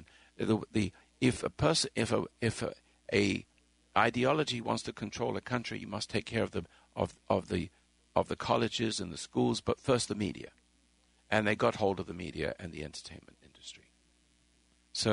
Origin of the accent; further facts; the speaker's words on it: England, United Kingdom; now in United States; I lived in England for a long time. I'm British, was British. I'm an American person now.